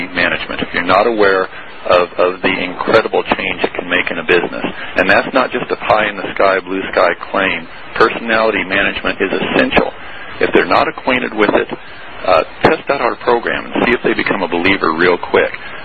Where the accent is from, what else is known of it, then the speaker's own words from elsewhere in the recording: Fairfield, California, United States; born there; now in Missouri, United States; Well, I was born in California.